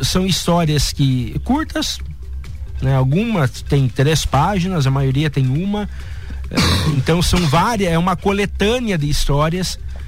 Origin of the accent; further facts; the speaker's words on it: Chapecó, Santa Catarina, Brazil; born there; é aqui da região, sou nascido em Chapecó